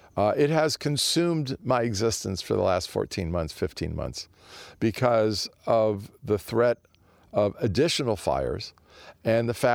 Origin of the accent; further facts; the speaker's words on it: Santa Monica, California, United States; my brother and I grew up in Santa Monica. And there were always fires in Southern California.